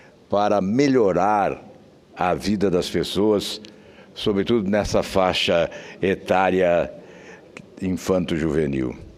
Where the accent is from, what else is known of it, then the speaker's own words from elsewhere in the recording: Paraná, Brazil; Nós, que somos do Paraná